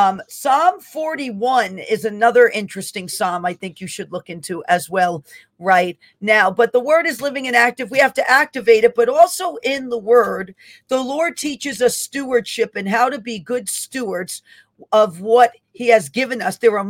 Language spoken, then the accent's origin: English; New York, United States; I believe, are in my home state of New York in Long Island.